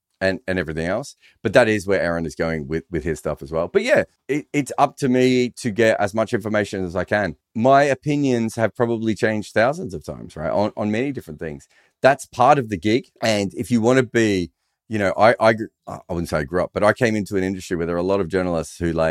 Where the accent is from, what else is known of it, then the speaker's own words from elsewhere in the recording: Melbourne, Victoria, Australia; I grew up in Melbourne and there wasn't always clouds and the ball used to swing around corners